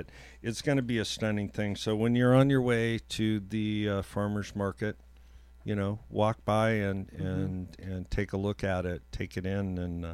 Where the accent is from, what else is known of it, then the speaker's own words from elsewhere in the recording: California, United States; No, and I came from California, and it probably would have been an even fight